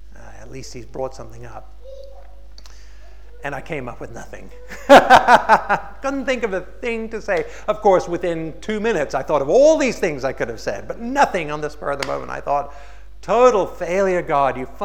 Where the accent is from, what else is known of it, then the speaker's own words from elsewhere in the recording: India; born there; I was born in India. My mom and dad were missionaries over there.